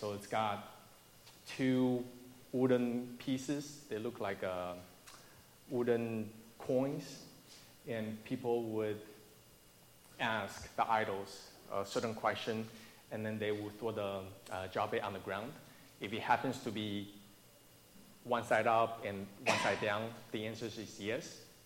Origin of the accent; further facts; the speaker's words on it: Taiwan; When I grew up in Taiwan, it's very common for households to have those little idols of images in people's houses.